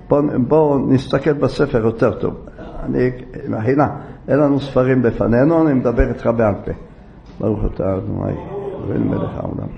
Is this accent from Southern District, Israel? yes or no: no; Jerusalem, Jerusalem District, Israel; למשל אנחנו ירושלמים, צריך לתת בירושלים